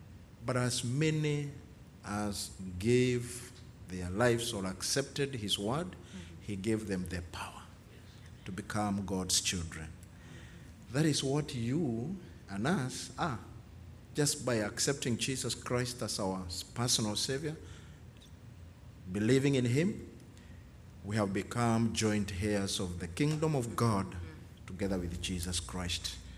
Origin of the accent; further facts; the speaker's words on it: Kenya; We come from Kenya